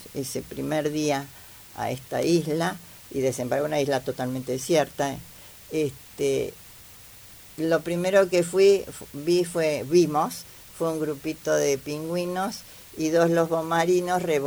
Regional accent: Argentina; ahora voy a disfrutar de mi tierra argentina, acá.

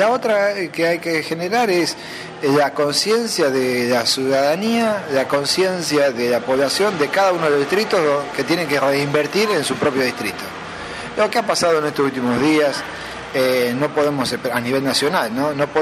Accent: Alberti, Buenos Aires Province, Argentina; yo soy de Alberti, sí, es decir, un distrito mucho más chiquito que Chacabuco. En la ciudad cabecera somos casi 7.000

